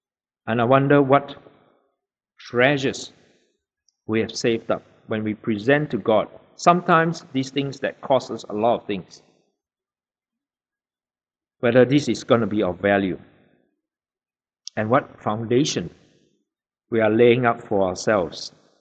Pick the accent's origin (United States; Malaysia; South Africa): Malaysia; now in Australia; My first woolen jumper, because you know I come from Malaysia, so I never worn woolen before.